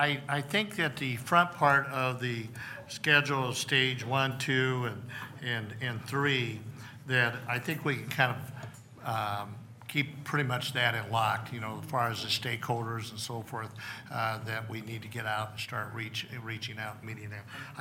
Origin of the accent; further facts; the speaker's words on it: Midwest, United States; I'm from the Midwest, so I can say the word crop.